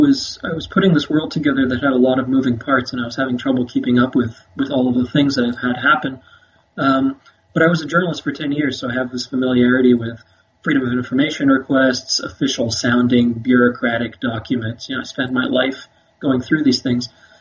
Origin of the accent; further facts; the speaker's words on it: Qatar; I grew up in the Middle East. I grew up in a place called Qatar, and I went to a British school